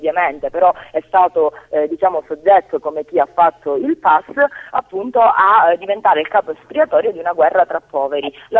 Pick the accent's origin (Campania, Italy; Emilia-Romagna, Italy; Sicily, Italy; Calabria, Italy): Sicily, Italy; io sono siciliana, penso si sente